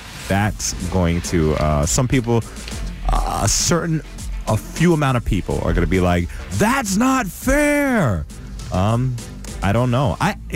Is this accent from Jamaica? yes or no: yes; Jamaica; I'm Jamaican